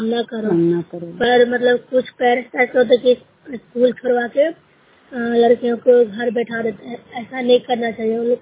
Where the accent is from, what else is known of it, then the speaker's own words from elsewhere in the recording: Bihar, India; मेरा बड़ा घर जमा जिला नालंदा के निवासी हूँ।